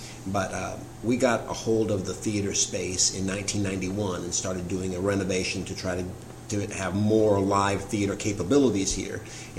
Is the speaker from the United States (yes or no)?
yes; Macon, Georgia, United States; When I was growing up, it was the movie theater. It's where we came to see movies.